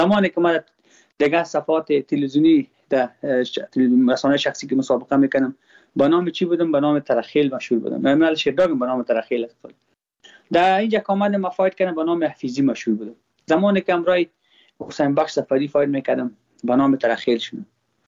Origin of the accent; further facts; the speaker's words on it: Afghanistan; ما افغان هستم. با ما هزاره ازبک پشتون کلش یک چشم مرسن.